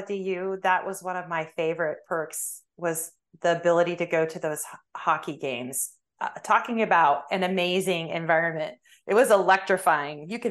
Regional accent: Colorado, United States; That's correct. I was raised in Colorado, the beautiful Rocky Mountain State.

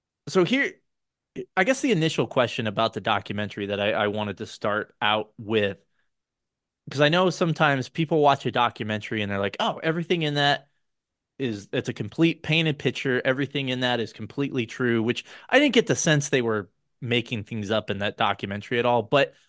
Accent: Colorado, United States; now in Iowa, United States; So I live in Iowa. I came from Colorado.

